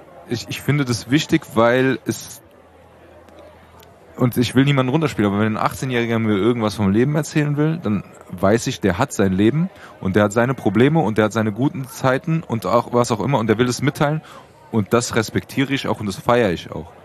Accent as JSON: {"language": "German", "town": "Frankfurt", "region": "Hesse", "country": "Germany", "tie": "born or raised there", "said": "wir sind in Rödelheim zur Schule gegangen"}